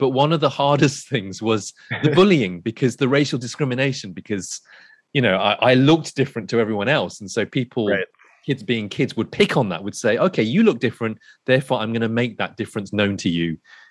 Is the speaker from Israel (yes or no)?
no; England, United Kingdom; accent: British; emigrated in 1965 to UK, and that's where I was born. A few years later, I was born and I was educated there. So I'm British, hence the accent. But but I grew up knowing that I was in England and I was British, but I knew I was also Asian.